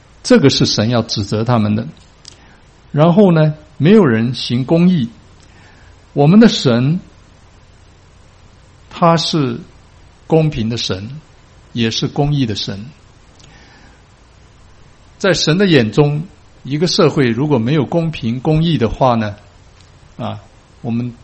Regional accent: China; 那么就相当于我们中国人说是这个黄连啊、苦胆这一类的啊。

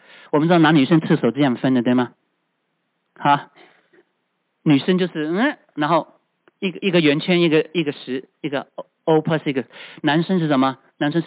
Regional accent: China; 这是我们中国人带进这个西方国家来了啊

